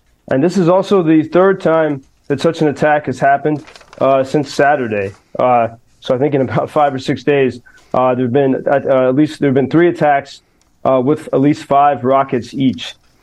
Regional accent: United States; I speak as an American who knows Washington all too well.

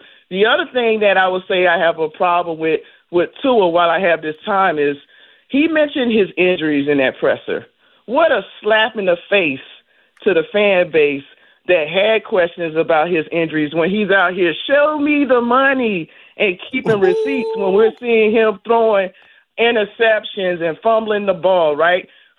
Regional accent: Miami, Florida, United States; Right, I'm organically from Miami-Dade County, but I served in the military.

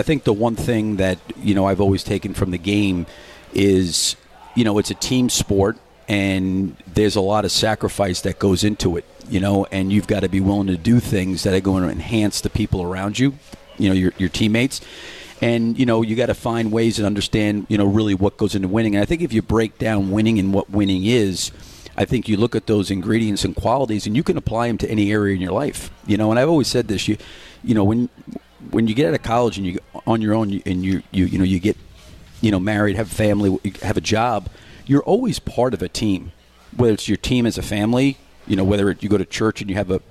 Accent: New York, United States; I actually got talked into coming from, you know, being a New Yorker to go down to Wall Street

